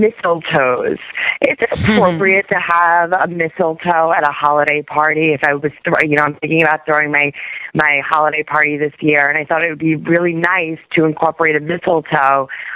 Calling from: Roslyn, New York, United States; I'm calling from Roslyn, New York.

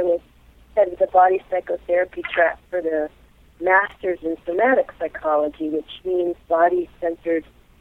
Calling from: Boulder, Colorado, United States; I'm from Boulder, Colorado.

